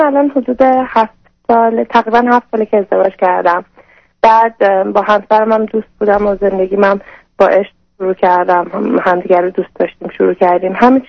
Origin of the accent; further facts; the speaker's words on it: Iran; now in Canada; از ایران مهاجرت کردیم اینجا، خانواده من هم همینجا زندگی میکنن، کانادا هستن.